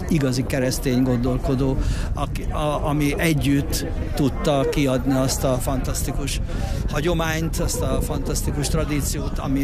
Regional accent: Borsod-Abaúj-Zemplén, Hungary; Hát én Felső Vadász mellett nőttem föl

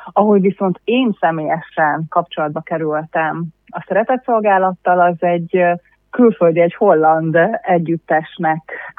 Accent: Szentes, Csongrád-Csanád, Hungary; hanem otthon Szentesen

